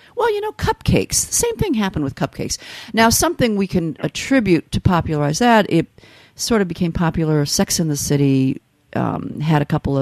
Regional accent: Midwest, United States; But I grew up in the Midwest, and we had a company, again, a Southern company

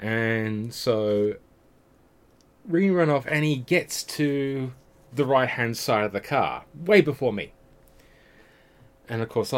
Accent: England, United Kingdom; now in Australia; So, when I emigrated to Australia back in 1987. I was originally from England, you might be able to have guessed.

